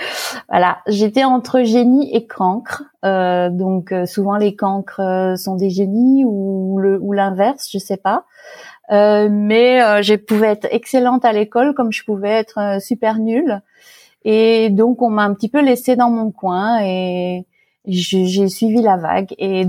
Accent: Île-de-France, France; also born or lived in Fayence, France; Alors j'ai grandi dans une très jolie propriété dans la région parisienne. La première partie de ma vie. Ensuite, mes parents ont déménagé et on est allé dans la Garrigue, dans le sud de la France, dans un petit village qui s'appelait Fayence.

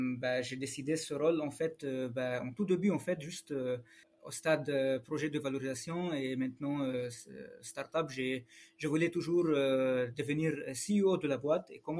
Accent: Lebanon; Donc moi, je suis Libanais et comme tous les Libanais, j'ai envie de réussir dans l'entrepreneuriat

